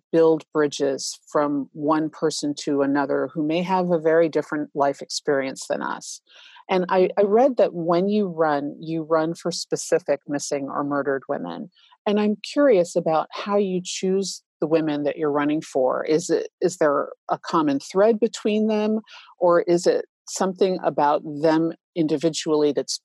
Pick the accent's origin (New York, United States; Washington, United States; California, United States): New York, United States; I grew up in New York.